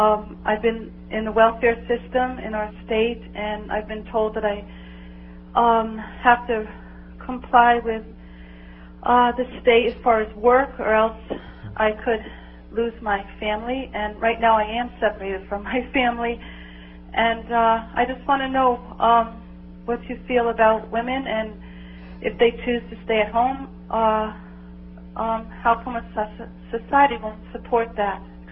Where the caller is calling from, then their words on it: Connecticut, United States; Connecticut.